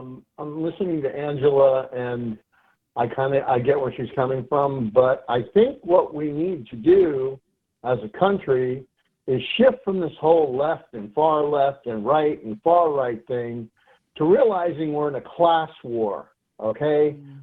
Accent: San Francisco, California, United States; And I'm a Democrat, and I grew up out in San Francisco area, okay?

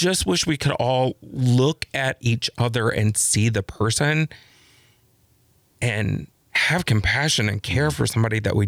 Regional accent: Texas, United States; also born or lived in Los Angeles; now in Wisconsin, United States; I grew up in Texas, a small town in Texas, just north of Dallas. I lived in Los Angeles for a decade and got here after that.

